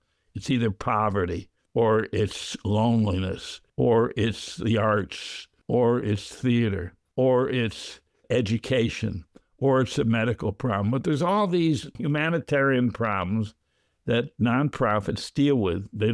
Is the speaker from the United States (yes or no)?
yes; Massachusetts, United States; now in Philadelphia, United States; I lived in a community I loved, Philadelphia. I emigrated there from Massachusetts, fell in love with Philadelphia